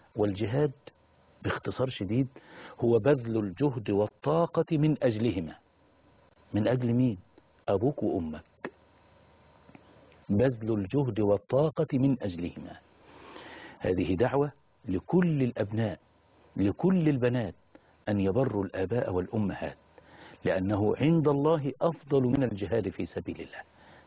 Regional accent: Mansoura, Dakahlia, Egypt; فأقول له: من المنصورة.

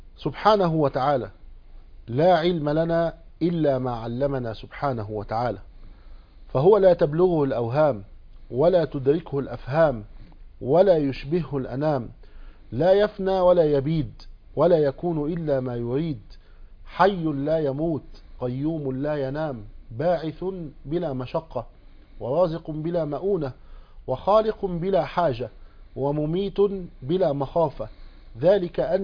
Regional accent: Egypt

